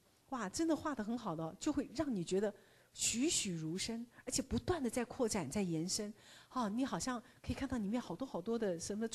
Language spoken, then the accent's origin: Chinese; Taiwan; 我们台湾人真的很聪明哎